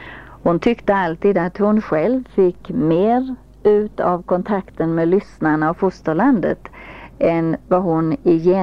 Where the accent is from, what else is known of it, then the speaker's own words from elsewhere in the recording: Skåne, Sweden; accent: Scanian; Där nu min skånska blandade sig med Tant Ellens norrländska.